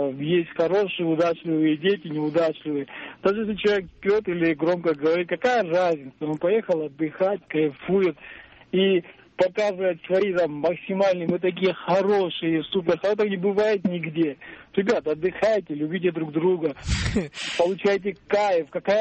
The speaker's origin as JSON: {"language": "Russian", "country": "Georgia", "said": "я грузин по национальности."}